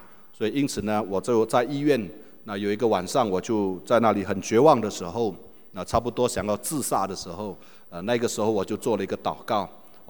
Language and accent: Chinese; Indonesia; 我是印尼的华人。那我在从小就在印尼长大